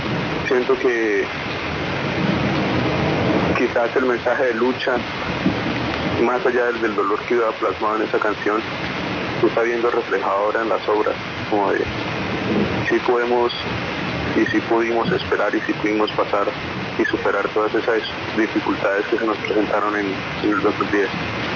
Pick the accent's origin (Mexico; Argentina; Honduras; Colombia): Colombia; Gramalote, Norte de Santander; volví a mi pueblo, volví a mi casa, este es mi hogar. Podré estar viviendo en otro lado, pero jamás sentiré la tranquilidad que me brinda el pueblo